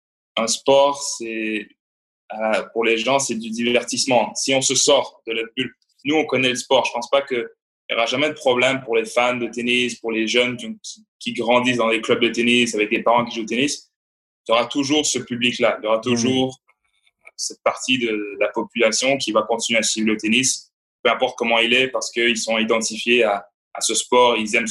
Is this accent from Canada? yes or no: yes; Montreal, Quebec, Canada; je me rappelais un peu le soutien du public chez moi à Montréal l'année dernière